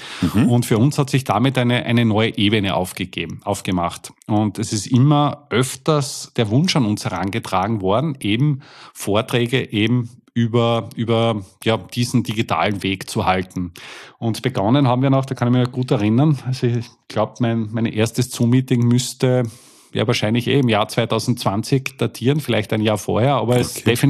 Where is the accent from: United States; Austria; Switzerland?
Austria; Wir kommen jetzt aus Österreich.